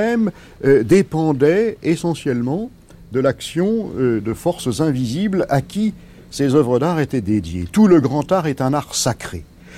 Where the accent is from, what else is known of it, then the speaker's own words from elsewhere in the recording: Pisa, Tuscany, Italy; Je viens de Pise